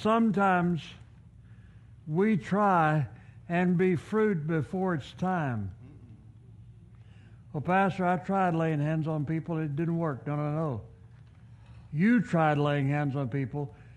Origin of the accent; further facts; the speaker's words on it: United States; Yes, I'm from America.